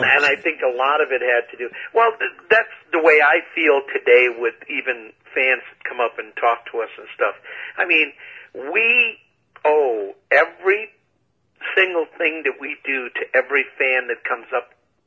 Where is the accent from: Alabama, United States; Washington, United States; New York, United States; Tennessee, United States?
New York, United States; because growing up in New York, I had a lot of black friends in New York.